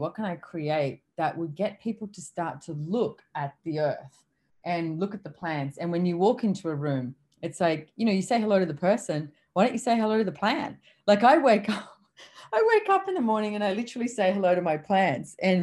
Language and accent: English; Sydney, New South Wales, Australia; So, I grew up in Sydney and Port Hacking River.